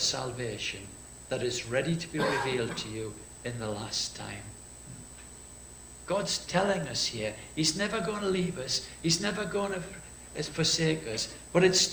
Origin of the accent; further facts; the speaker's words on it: United Kingdom; We say, well, we're British. We live here.